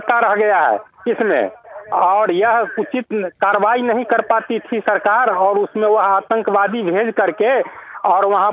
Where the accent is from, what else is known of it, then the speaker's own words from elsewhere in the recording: Samastipur, Bihar, India; मैं समस्तीपुर जिले का रहने वाला हूँ, बिहार से बोल रहा हूँ।